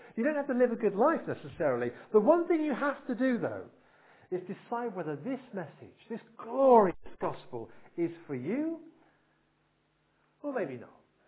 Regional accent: United Kingdom; We don't like that, do we? We're British.

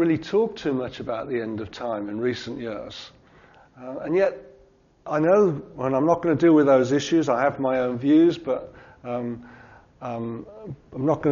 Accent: Gloucester, South West England, United Kingdom; I'm from Gloucester.

